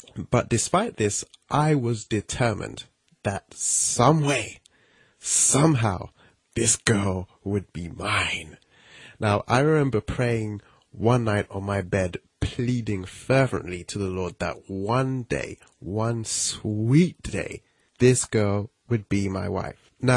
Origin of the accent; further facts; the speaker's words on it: United Kingdom; Or if you're American, a cell phone. But I'm British, so I'm saying mobile.